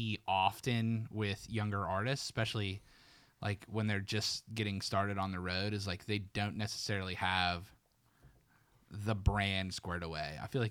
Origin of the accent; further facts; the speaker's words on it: Pittsburgh, Pennsylvania, United States; I got to see so many cool shows there because I grew up in Pittsburgh, so